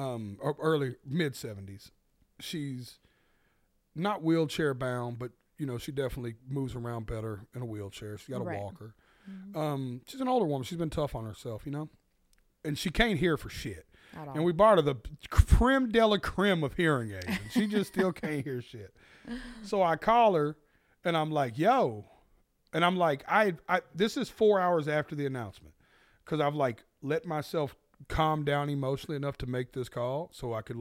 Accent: the South, United States; But I'm from the South. I can joke like that.

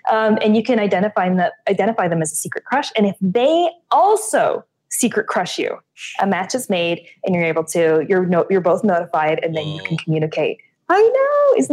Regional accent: Canada; I am Canadian.

